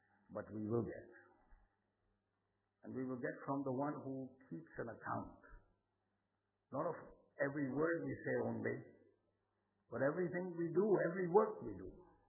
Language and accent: English; Pune, Maharashtra, India; I grew up in Bishop School, Pune.